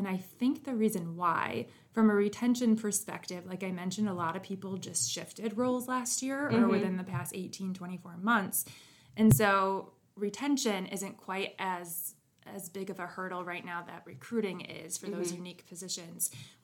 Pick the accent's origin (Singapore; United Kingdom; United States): United States; Grand Rapids, Michigan; I'm born and raised in Grand Rapids